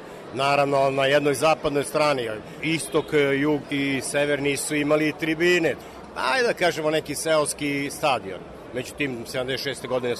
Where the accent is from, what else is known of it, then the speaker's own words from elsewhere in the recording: Kruševac, Šumadija and Western Serbia, Serbia; born there; Ja sam jedne radničke porodice. Rođen sam inače u Kruševcu, svi moji su tamo, ja sam 55. godine rodio.